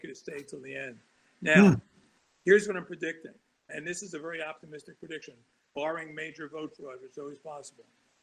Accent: Newark, New Jersey, United States; I grew up in Newark. I should have known better.

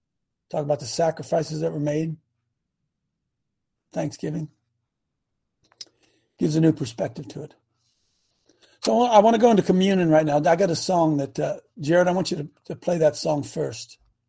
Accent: Appalachia, United States; I grew up in Appalachia, as many did

